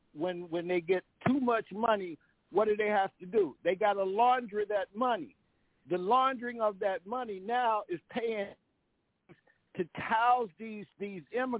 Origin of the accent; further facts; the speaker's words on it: Mississippi, United States; born there; now in Eatonton, United States; I was born in Mississippi on 33 degrees latitude, 88 degrees longitude. I sit here in Eatonton, Georgia at 33 degrees latitude